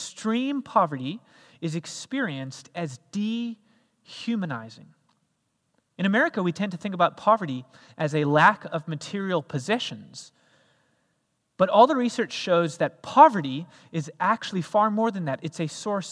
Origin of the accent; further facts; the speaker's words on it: Cape Town, Western Cape, South Africa; moved away as an adult; also born or lived in Boston, Massachusetts; I not only moved out of their house, I moved out of their country as well. So I moved from Cape Town, South Africa, across to Boston, Massachusetts, following a dream, going for it. I was going to study there.